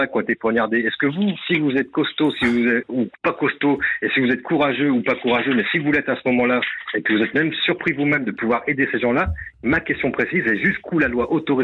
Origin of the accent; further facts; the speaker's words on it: Lyon, Auvergne-Rhône-Alpes, France; Moi, j'ai grandi à Lyon depuis toute ma vie, j'ai 50 ans aujourd'hui.